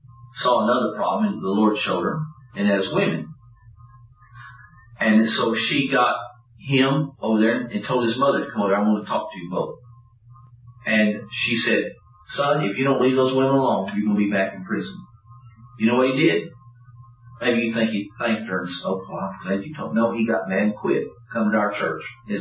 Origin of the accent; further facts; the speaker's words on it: Dallas, Texas, United States; I grew up in Dallas, go and pitch a nickel on a plate, you get a free chicken or a duck, take them home.